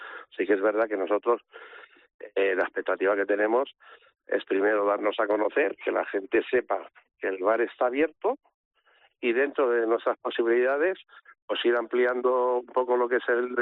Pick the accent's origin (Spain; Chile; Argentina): Spain; Pamplona, Navarre; now in Villamuriel de Campos, Spain; Nosotros somos originarios de Pamplona. Uh-huh. Sí que es verdad que venimos de un pueblecito de Soria, pero somos originarios de Pamplona.